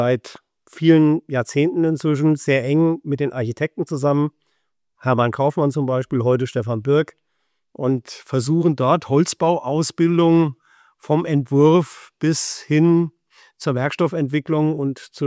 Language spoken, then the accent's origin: German; Lauterbach, Hesse, Germany; das hier ist unser Stammhaus in Lauterbach. Und warum ist das ausgerechnet Lauterbach? Das ist ganz einfach, das ist meine Heimatstadt.